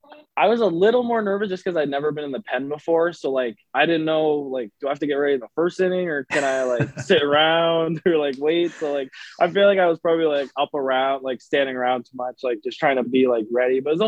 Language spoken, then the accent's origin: English; Kingston, Ontario, Canada; now in United States; I chose Niagara. It's very close to my hometown of Kingston.